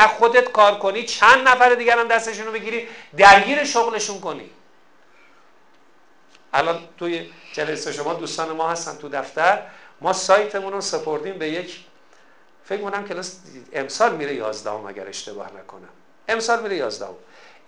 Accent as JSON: {"language": "Persian", "town": "Mashhad", "region": "Razavi Khorasan", "country": "Iran", "said": "اب بچه های خوبه، همین شهر خودمون هم هست، مشهدی"}